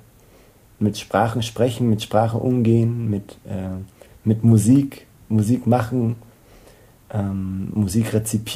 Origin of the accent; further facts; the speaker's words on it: Dresden, Saxony, Germany; accent: Saxon; also born or lived in Halle; ich bin ja in Halle geboren und in Dresden aufgewachsen. Das heißt, Sächsisch ist einfach prädestiniert dafür, mein Wahldialekt zu sein